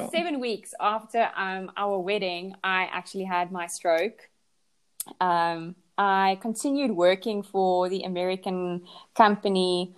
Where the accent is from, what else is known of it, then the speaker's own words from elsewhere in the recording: Pretoria, Gauteng, South Africa; I'm from South Africa and I was born in Pretoria. To those completely unfamiliar to South Africa, you might have heard of Johannesburg, and Pretoria is very close to Johannesburg. I lived in Pretoria throughout primary